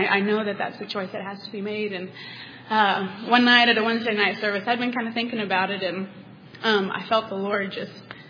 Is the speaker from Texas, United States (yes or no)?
yes; Texas, United States; I grew up in Texas, and I was born into a Christian home.